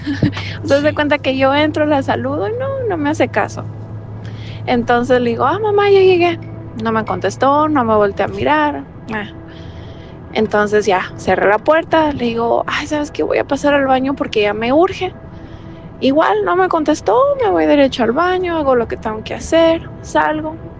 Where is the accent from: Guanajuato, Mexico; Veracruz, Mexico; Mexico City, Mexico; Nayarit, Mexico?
Guanajuato, Mexico; now in United States; Me comunico desde Carolina del Norte, acá por los Estados Unidos. pero originalmente soy de México, Guanajuato, así que saludos a todos los que son de por allá.